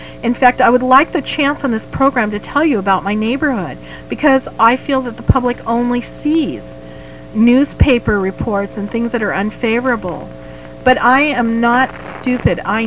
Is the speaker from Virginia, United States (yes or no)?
no; Santa Barbara, California, United States; I was raised in Santa Barbara, which is also a tourist town, and they've gone through great changes.